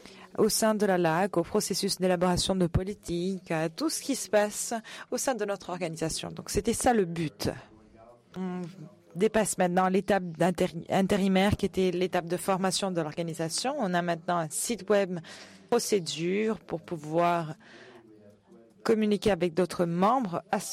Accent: Armenia; À l'origine, je viens d'Arménie

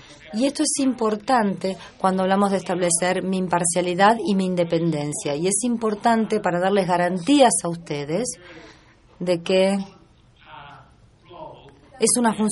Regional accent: New Zealand; Vengo de Nueva Zelanda. Y eso me hace un poco más independiente en algunos aspectos, porque estoy al borde del mundo.

